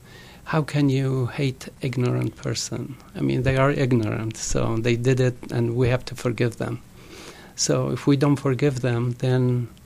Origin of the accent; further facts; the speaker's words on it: Iraq; English is a second language; moved away; So, but happened that I born and raised in Iraq, and it was some persecution, not just on the Baha'is, other minorities too.